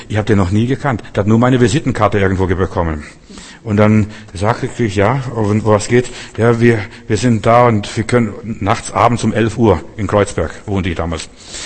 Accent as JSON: {"language": "German", "country": "Russia", "moved": "yes", "said": "ich komme ja aus Russland, Sowjetunion."}